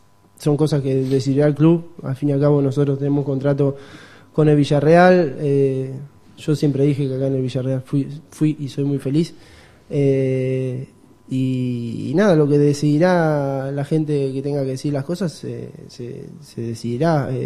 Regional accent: Argentina; somos argentinos, lo seremos toda la vida, y si nos sacan sangre sale celeste y blanca.

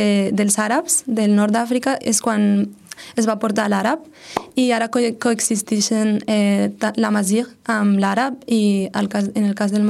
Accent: Valencian Community, Spain; first language Valencian; La meva llengua materna és el valencià, però també parlo castellà i marroquí fluidament.

